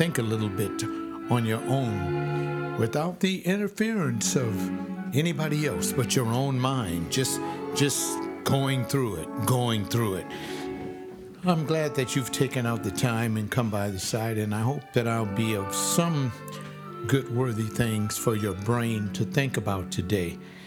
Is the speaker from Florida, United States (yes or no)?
no; California, United States; born there; I was born here on the West Coast of the country. I'm in California. I live in a sanctuary state.